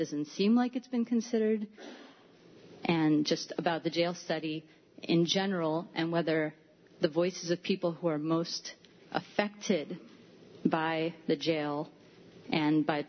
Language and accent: English; Freeville, New York, United States; I'm from Freeville.